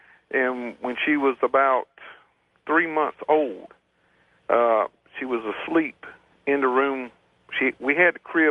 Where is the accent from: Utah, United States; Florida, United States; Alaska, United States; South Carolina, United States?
South Carolina, United States; Florence; I'm from Florence.